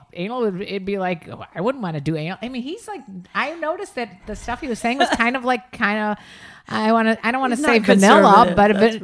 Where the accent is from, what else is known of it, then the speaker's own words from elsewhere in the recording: Chicago, Illinois, United States; Well, no, Chicago.